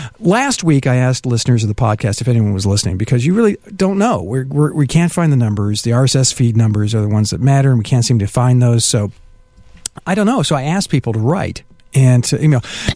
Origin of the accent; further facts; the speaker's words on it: San Diego, California, United States; I'm from San Diego. I'm actually a San Diego native. Was born at Sharp's Hospital there and grew up for the first 11 years of my life near Mission Bay by Claremont High School.